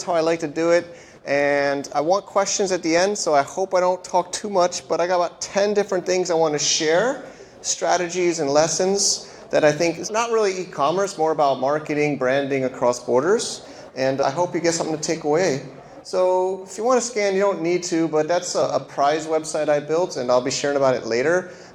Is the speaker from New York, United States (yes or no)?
yes; New York City, New York, United States; moved away as an adult; now in China; But I'm American still. Trying to become a not American, but I'm still American